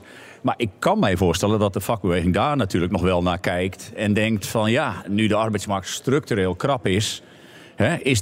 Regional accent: Groningen, Netherlands; Ik ben een Groninger en het grootste compliment van een Groninger is, het kon minder.

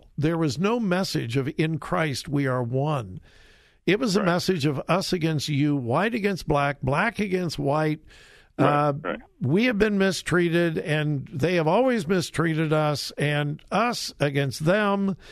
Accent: Compton, California, United States; I grew up in Compton, California, but I was taught in Sunday school, red and yellow, black and white, they are precious in his sight.

